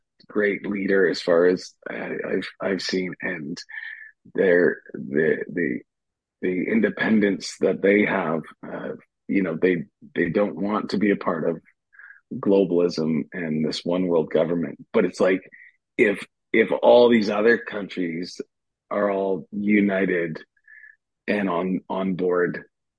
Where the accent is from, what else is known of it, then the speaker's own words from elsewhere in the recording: Canada; As a Canadian, and I work in a bar